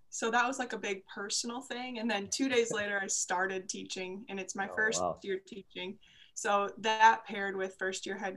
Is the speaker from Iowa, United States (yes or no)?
yes; Cedar Rapids, Iowa, United States; So I grew up in Cedar Rapids, Iowa, so just a couple hours away here from Des Moines.